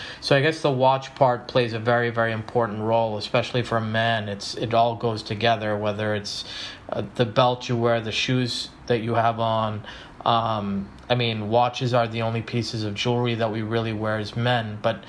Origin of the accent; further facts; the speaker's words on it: India; because he's Indian, I'm Indian.